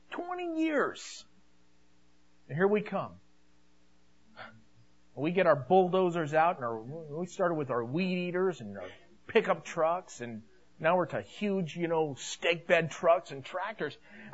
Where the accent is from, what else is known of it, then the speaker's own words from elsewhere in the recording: United States; Well, why don't they grow like that? I'm an American.